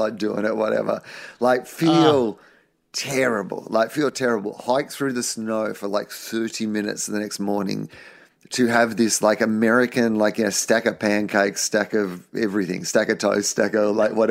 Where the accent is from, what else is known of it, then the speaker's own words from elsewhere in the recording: Australia; because I'm Australian.